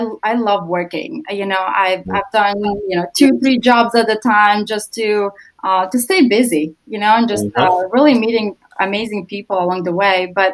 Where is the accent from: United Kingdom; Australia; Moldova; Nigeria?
Moldova; English is a second language; now in United States; I came here in this country 12 years ago from Moldova.